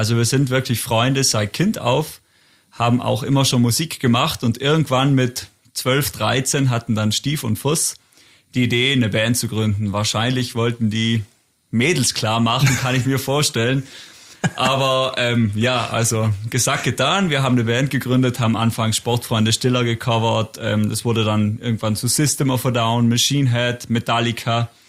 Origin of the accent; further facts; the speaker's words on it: Barbian, Trentino-Alto Adige, Italy; Wir kommen aus Barbian, das ist eine kleine Gemeinde im Eisacktal, also ungefähr... Wirklich, also ich würde sagen, im Herzen von Südtirol ist es wirklich genau in der Mitte.